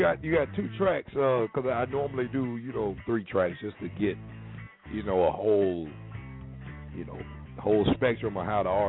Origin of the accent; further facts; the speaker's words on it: Tampa, Florida, United States; But, you know, I'm from Tampa, Florida, you know what I'm saying?